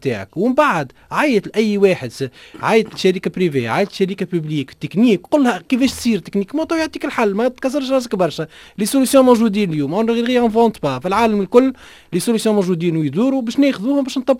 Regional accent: Tunisia; قلنا في تونس تبارك الله متطورين برشا

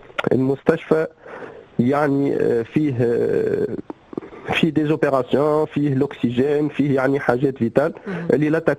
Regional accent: Tunisia; اليوم عندنا في تونس عندنا الوكاله الوطنيه للامن السيبراني

